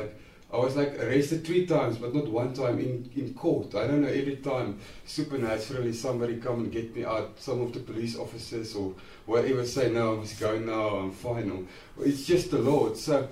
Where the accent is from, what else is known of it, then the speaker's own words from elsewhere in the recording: Bloemfontein, Free State, South Africa; I am from Bloemfontein, but I wasn't always working for the Lord.